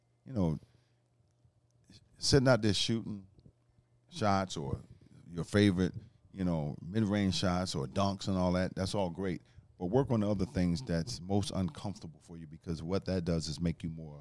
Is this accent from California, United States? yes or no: no; Baltimore, Maryland, United States; Baltimore. I'm from Baltimore, man.